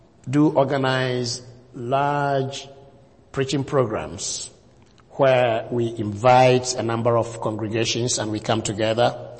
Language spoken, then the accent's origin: English; Ghana; English is a second language; I'm from Ghana, West Africa. I am 51, married with 7 kids.